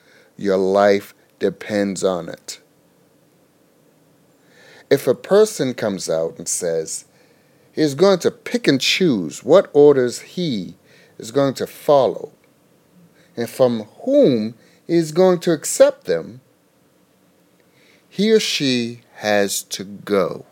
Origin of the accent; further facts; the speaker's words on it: United States; I am able to put aside my personal beliefs and my political beliefs to recognize I am an American first, and our president is my leader.